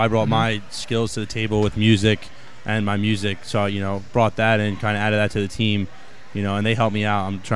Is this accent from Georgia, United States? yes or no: no; Austin, Texas, United States; I grew up in Austin.